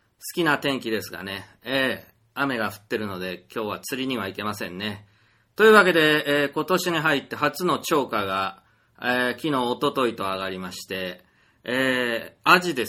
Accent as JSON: {"language": "Japanese", "region": "Kyushu", "country": "Japan", "said": "まあ、私九州人だから嬉しいんですけど"}